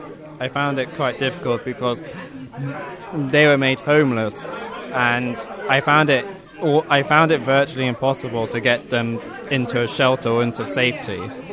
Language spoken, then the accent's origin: English; Balham, London, United Kingdom; I'm from Balham